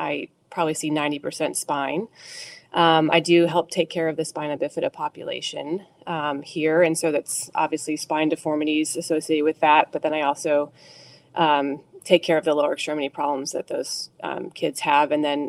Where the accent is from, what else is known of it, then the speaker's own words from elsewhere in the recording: Rochester, New York, United States; So I'm from Rochester, New York, which is not too far from where Dr. Mullen is now.